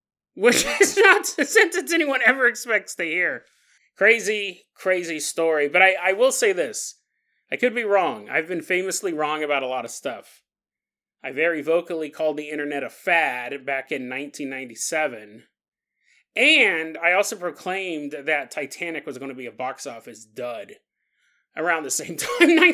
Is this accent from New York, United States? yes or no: no; California, United States; I'm from California. I've been through some pretty big ones. I was in the big 88 quake.